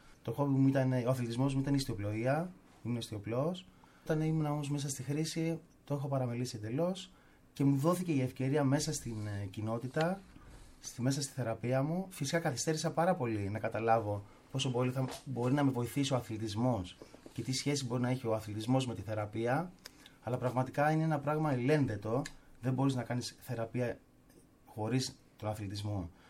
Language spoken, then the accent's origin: Greek; Rhodes, South Aegean, Greece; now in Athens, Greece; εγώ επειδή κατάγομαι από Ρόδο, ήρθα στην Αθήνα